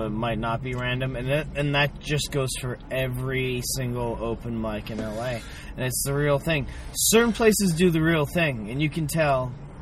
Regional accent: Florida, United States; moved away as an adult; now in Boston, United States; So, yeah, then I grew up in Florida, but I started comedy in Boston. So I moved to Boston in 2012

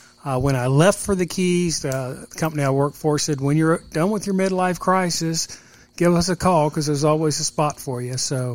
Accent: Indiana, United States; Yeah, so I was born in Indianapolis. I was adopted by my parents here. Grew up in Dearborn County, Indiana.

